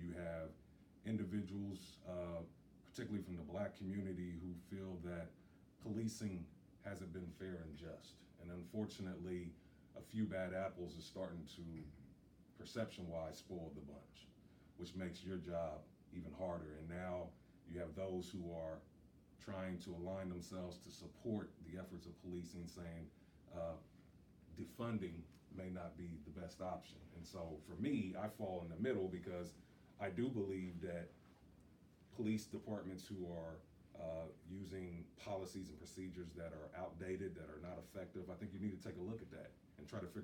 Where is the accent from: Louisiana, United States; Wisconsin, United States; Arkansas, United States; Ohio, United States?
Ohio, United States; Middletown; I'm just honored to be with the police chief from my hometown, Middletown, Ohio